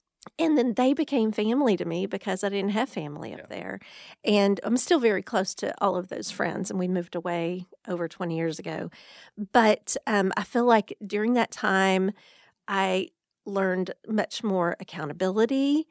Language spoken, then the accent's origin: English; Waco, Texas, United States; I grew up in Waco, and my parents were obviously a Christian family